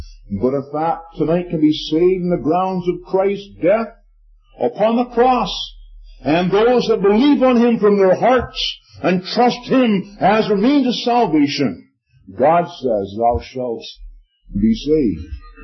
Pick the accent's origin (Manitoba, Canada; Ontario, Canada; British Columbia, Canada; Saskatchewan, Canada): British Columbia, Canada; Richmond; also born or lived in Vancouver; I'm a landlubber from this place here. I was born in Vancouver, raised here in Richmond. I graduated Richmond High back some years ago.